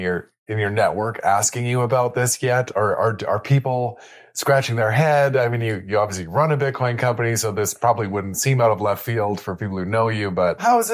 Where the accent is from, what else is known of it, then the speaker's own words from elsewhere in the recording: Edmonton, Alberta, Canada; moved away as an adult; as a proud Albert myself, I've been living in British Columbia for 15 years, but born and raised in Edmonton.